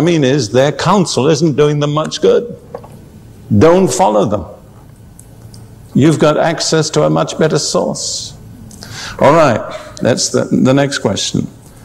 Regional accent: United Kingdom; I'm, of course, I'm British, and British prone to be critical.

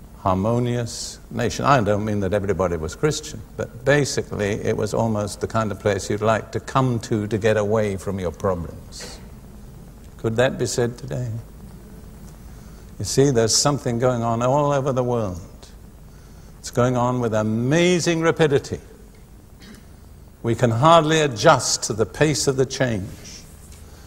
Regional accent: United Kingdom; I grew up in Britain between the two world wars.

